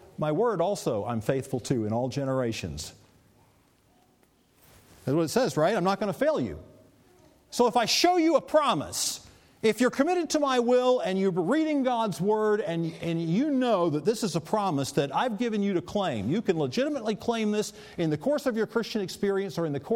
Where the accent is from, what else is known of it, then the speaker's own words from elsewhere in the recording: the South, United States; Well, when I grew up in the South, it was a shack